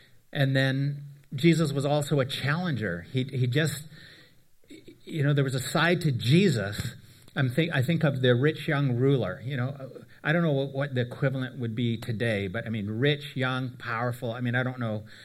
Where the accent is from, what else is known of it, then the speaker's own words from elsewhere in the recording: Canada; also born or lived in Nashville, United States; For me, we're Canadian. We've moved in different places in Canada, but we also spent a good chunk of time in the United States in Nashville, Tennessee.